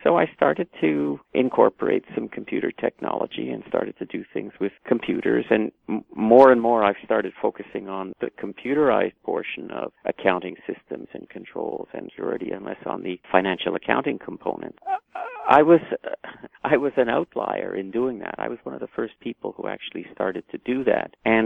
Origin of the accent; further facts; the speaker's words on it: Montreal, Quebec, Canada; I'm originally a Montrealer. I was born in Montreal and went to high school there.